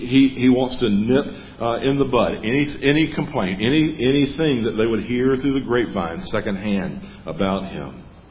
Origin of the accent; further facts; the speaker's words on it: Jackson, Mississippi, United States; I grew up in Jackson, Mississippi, and my pastor's name was B.I. Anderson.